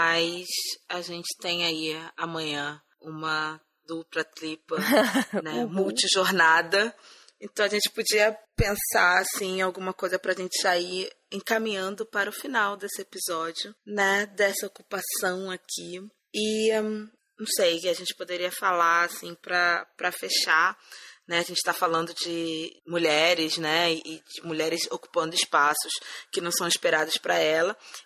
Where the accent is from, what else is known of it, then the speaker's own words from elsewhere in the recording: Rio de Janeiro, Brazil; now in São Paulo, Brazil; Então, eu sou carioca, né? Eu moro em São Paulo já há bastante tempo.